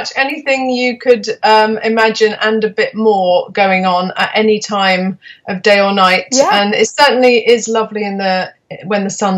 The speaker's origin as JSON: {"language": "English", "region": "London", "country": "United Kingdom", "tie": "born or raised there", "also_born_or_lived": "Lancashire", "said": "I live in London. I was born in London. I lived up north in Lancashire for the first kind of 10 years of my life. But then after that, I resettled down here. Oh. So I live in North London."}